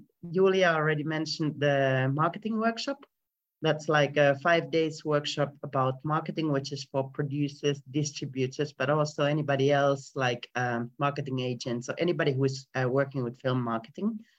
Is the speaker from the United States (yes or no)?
no; Finland; I'm originally from Finland. That's why I have the weird name.